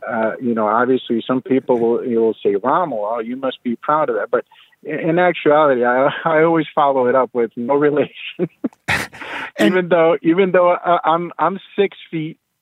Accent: El Salvador; now in United States; I'm from El Salvador, and a kid from El Salvador is newly immigrated to the U.S.

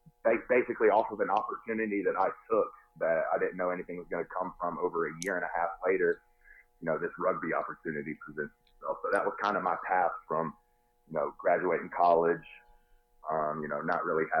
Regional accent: North Carolina, United States; Went to one in my home state of North Carolina

